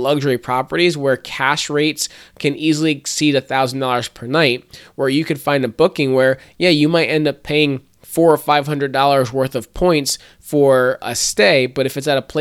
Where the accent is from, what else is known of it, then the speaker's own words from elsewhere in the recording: Norfolk, Virginia, United States; from my hometown airport of Norfolk, Virginia